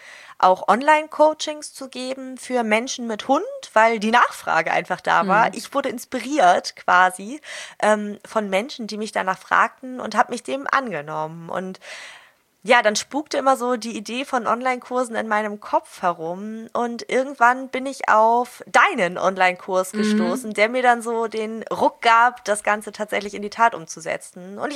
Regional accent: Hamburg, Germany; ich komme aus Hamburg

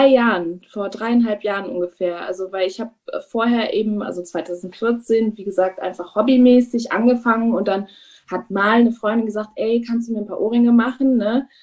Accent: Germany; born there; Ich bin zwar in Deutschland geboren, aber mein Vater ist aus Guinea, aus Westafrika und meine Mutter ist Deutsche und ich habe eben auch so beide Einflüsse.

